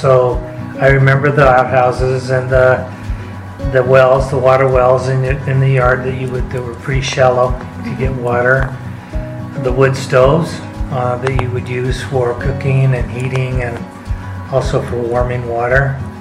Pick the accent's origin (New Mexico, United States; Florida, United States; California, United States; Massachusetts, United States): New Mexico, United States; Dixon; I don't remember a lot about my years in Dixon. It's a small village, all adobe-type buildings, narrow roads, dirt roads.